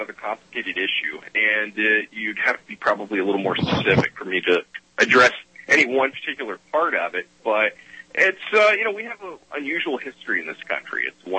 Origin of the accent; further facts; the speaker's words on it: the South, United States; I grew up in the South. I live in the South. I come from what you would probably call a gun culture.